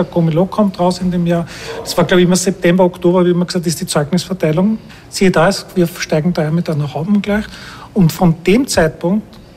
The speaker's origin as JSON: {"language": "German", "region": "Vienna", "country": "Austria", "tie": "born there", "said": "Ich bin in Wien geboren"}